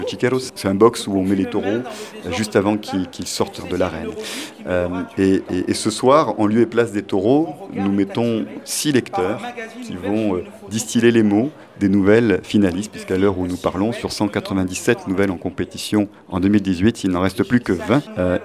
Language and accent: French; Nîmes, Occitanie, France; je dirais que je suis né ici, à Nîmes. J'ai toujours été attiré par le centre de Nîmes